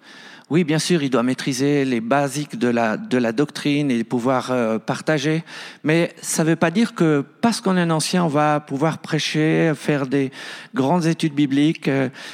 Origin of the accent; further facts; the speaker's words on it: Switzerland; Je pense qu'en tant que Suisse, on doit veiller à ça.